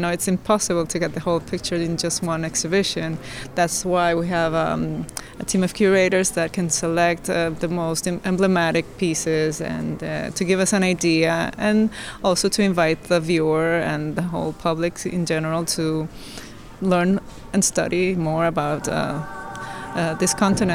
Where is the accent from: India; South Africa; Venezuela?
Venezuela; from Venezuela.